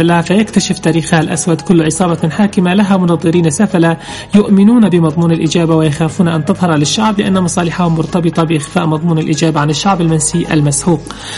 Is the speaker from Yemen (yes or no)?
yes; Yemen; من يصدق أن بلدنا اليمن ينام على احتياطيات من النفط هي الأولى عالميا